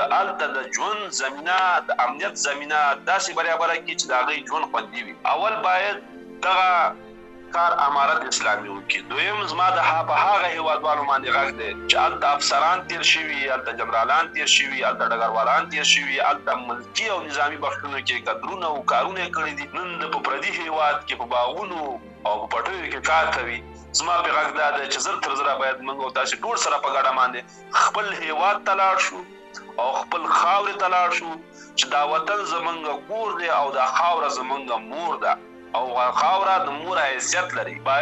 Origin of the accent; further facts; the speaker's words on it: Afghanistan; ما ورته کړل زه د افغانستان یم